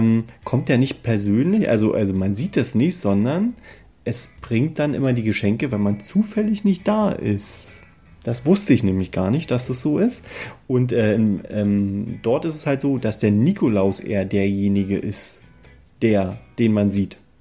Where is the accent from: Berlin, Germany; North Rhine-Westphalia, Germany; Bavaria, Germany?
Berlin, Germany; Wir kommen ja aus Berlin und wir kennen ja den Weihnachtsmann.